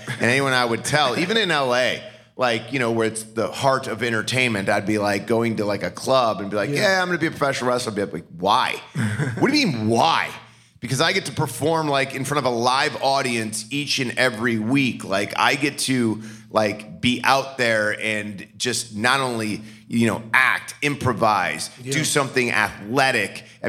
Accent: Parma, Ohio, United States; Like, I was a kid growing up in Parma, Ohio, like, was not huge.

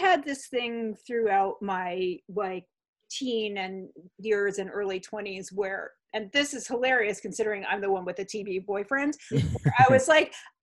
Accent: Hartford, Connecticut, United States; I grew up near Hartford, Connecticut.

